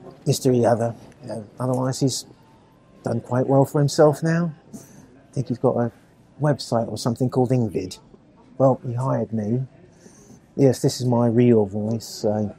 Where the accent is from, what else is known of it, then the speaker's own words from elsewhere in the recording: England, United Kingdom; I'm English.